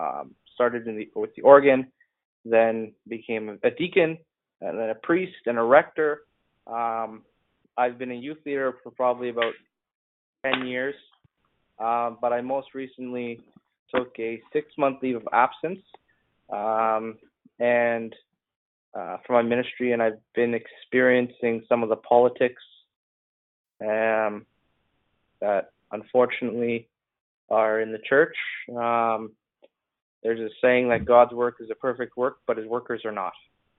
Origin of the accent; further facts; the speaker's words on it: Canada; I am New Apostolic and I'm from Canada.